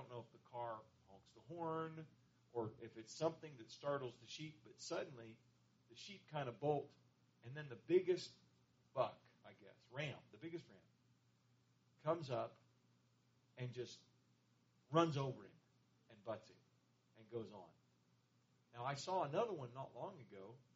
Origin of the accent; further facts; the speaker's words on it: Ohio, United States; Now, I grew up out in Ohio, and that was dairy country.